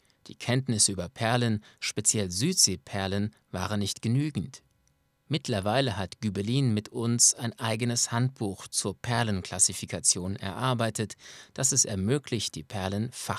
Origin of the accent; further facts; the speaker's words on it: Naples, Campania, Italy; moved away as an adult; now in Australia; Ich stamme aus Neapel und bin vor 30 Jahren mit meiner Familie nach Australien ausgewandert.